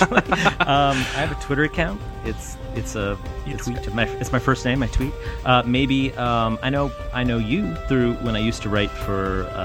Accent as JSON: {"language": "English", "region": "Kansas", "country": "United States", "tie": "born or raised there", "said": "I grew up in Kansas"}